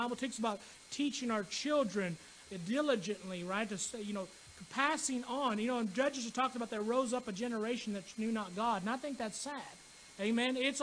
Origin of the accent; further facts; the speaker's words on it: Phoenix, Arizona, United States; moved away; also born or lived in Chandler, Arizona / Kentucky; Now, originally, I'm actually from Arizona. I was born in Phoenix at Maricopa County Hospital. Lived in Chandler for several years.